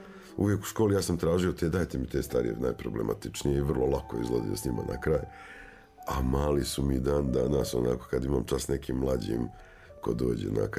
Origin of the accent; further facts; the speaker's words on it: Sarajevo, Federation of Bosnia and Herzegovina, Bosnia & Herzegovina; ja sam došao iz Sarajeva koji nije u tom momentu bilo pretjerano sredina jaka za klasičnu muziku